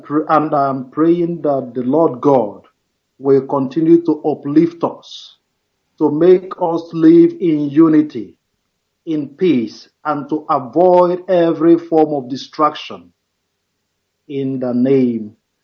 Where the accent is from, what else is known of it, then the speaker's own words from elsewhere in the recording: Anambra, Nigeria; now in Stockholm, Sweden; I am calling from Stockholm, Sweden, and I hail from Umude village on Ichado in Anambra State.